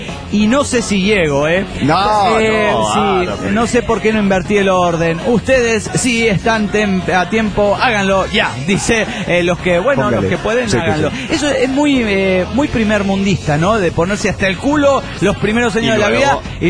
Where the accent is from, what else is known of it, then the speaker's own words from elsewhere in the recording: San Rafael, Mendoza, Argentina; de San Rafael, Mendoza, Argentina.